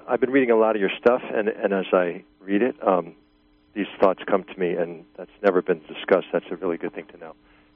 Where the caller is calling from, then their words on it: New Jersey, United States; New Jersey.